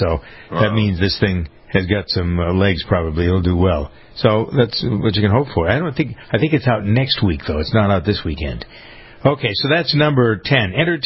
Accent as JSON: {"language": "English", "town": "Boston", "region": "Massachusetts", "country": "United States", "said": "people find out I'm from Boston"}